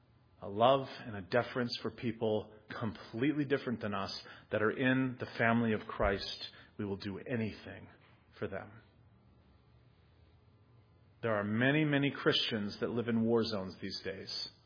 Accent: United States; I speak one because I'm American.

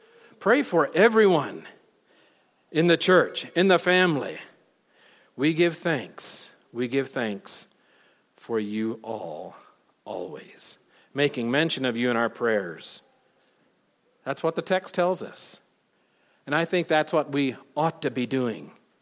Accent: the South, United States; I'm from the South. And down there we say y'all, which is a contraction of you all.

